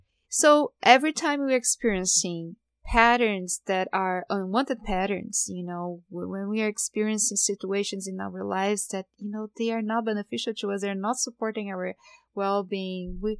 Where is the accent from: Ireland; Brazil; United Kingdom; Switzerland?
Brazil; English is a second language; moved away as an adult; now in United States; I have an accent and I am an immigrant. And I grew up in Brazil and I came to the United States with 30 years old. I was 30 years old.